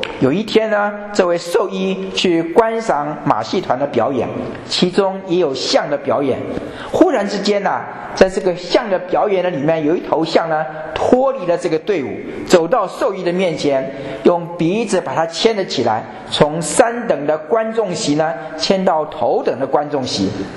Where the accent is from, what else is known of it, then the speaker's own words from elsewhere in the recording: China; 我们中国人常常说的施人胜勿念，受施胜勿忘